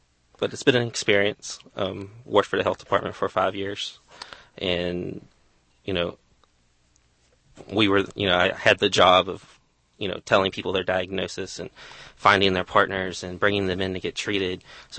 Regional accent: West Virginia, United States; now in Houston, United States; I'm from West Virginia, and started at an AIDS service organization that distributed housing funds

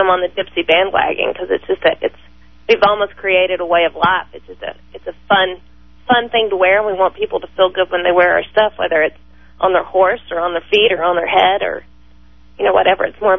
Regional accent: California, United States; I'm from California, she's from Texas, and we both kind of were always going in the same direction.

